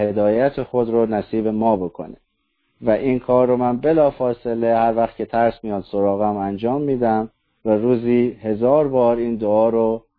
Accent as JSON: {"language": "Persian", "country": "Iran", "said": "من با ایشون بگو بخند میکنم میگم ما ایرانی هستیم"}